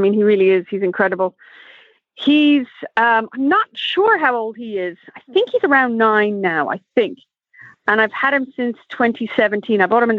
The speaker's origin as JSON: {"language": "English", "town": "Dublin", "region": "Leinster", "country": "Ireland", "tie": "born or raised there", "said": "So I'm from Ireland. I was born and raised in Dublin."}